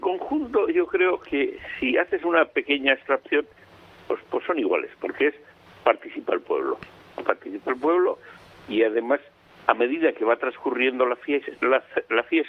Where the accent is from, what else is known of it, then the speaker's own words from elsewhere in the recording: Miranda de Ebro, Castile and León, Spain; born there; una romería que se celebra en el pueblo donde nací, en Miranda de Ebro